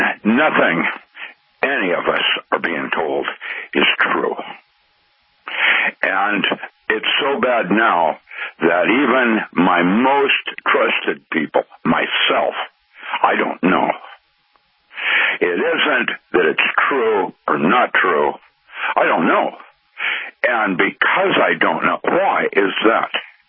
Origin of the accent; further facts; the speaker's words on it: Seattle, Washington, United States; My hometown in Seattle, I went up to visit.